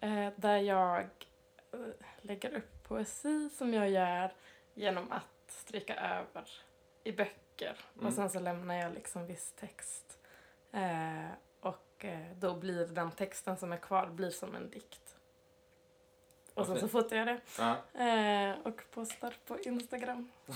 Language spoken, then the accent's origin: Swedish; Källstorp, Skåne, Sweden; Jag är mest uppvuxen i liksom Skåne, utanför, eller i en liten by på landet som heter Källstorp, som har 10 hus.